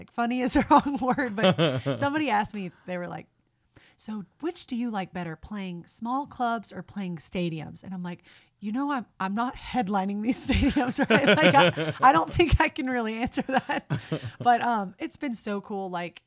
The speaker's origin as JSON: {"language": "English", "town": "Nashville", "region": "Tennessee", "country": "United States", "tie": "born or raised there", "said": "that's another thing about growing up in Nashville that I think is somewhat of an advantage or just something I try not to take for granted"}